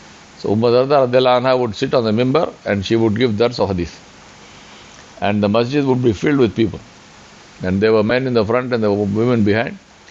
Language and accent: English; Hyderabad, Telangana, India; first language Urdu; English is a second language; am Hyderabadi. So this is gives me a sense of identity. I am from this place. I am Urdu speaking. My mother tongue is Urdu. My mother tongue is not Tamil. My mother tongue is not Malayalam.